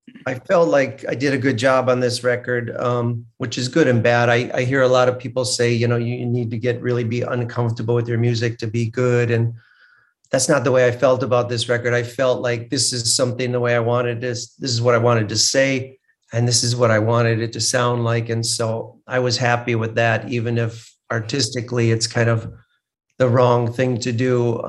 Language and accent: English; Midwest, United States; but I'm a Midwesterner at heart. So I miss all the beautiful seasons up there. So I keep thinking I'm going to move back there someday